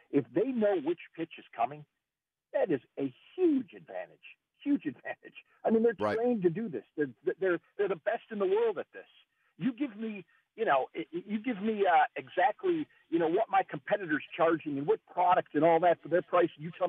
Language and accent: English; Houston, Texas, United States; And I'm originally from Houston, and I'm calling about this.